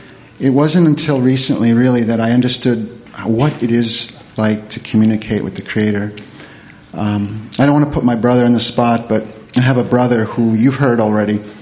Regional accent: North Carolina, United States; from North Carolina.

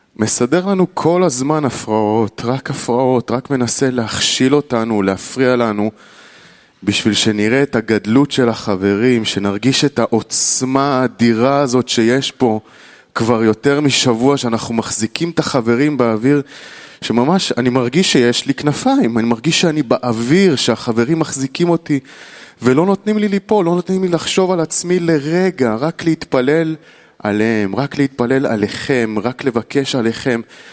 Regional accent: Petah Tikva, Central District, Israel; מפתח תקווה ישראל

